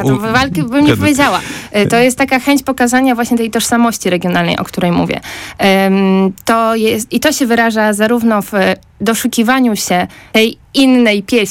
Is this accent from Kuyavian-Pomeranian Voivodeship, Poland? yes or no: yes; Kuyavian-Pomeranian Voivodeship, Poland; ja jestem rodowitą kujawianką i trafiłam do Poznania na studia.